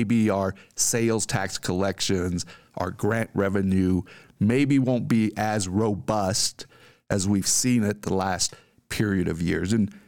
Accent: Alamosa, Colorado, United States; I want to thank you for that, because it's my hometown.

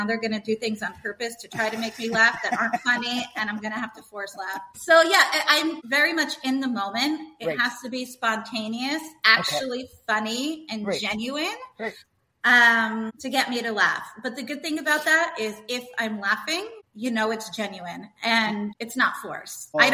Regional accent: New Jersey, United States; moved away as an adult; now in Costa Rica; I am from New Jersey. I sold all of my stuff last year about this time, and I moved over to Costa Rica.

